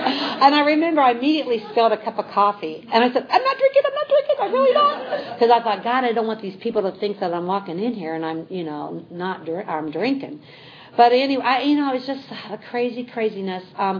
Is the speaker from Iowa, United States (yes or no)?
yes; Iowa, United States; And I am from Iowa, but I'm terrified of tornadoes.